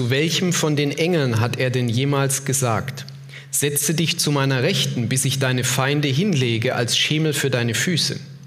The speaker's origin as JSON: {"language": "German", "town": "Heilbronn", "region": "Baden-Württemberg", "country": "Germany", "tie": "born or raised there", "said": "ich war in Heilbronn gewesen, wir haben es ja vorhin gehört, in meiner Heimatstadt"}